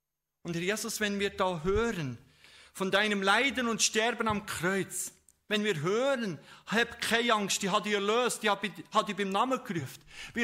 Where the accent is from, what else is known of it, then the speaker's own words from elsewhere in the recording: Switzerland; Ich bin ja Schweizer, gell?